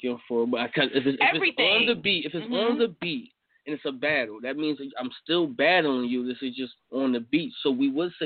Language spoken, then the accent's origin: English; Philadelphia, Pennsylvania, United States; but I am from Philadelphia, and we having a platform. I do like to bring shit back to the city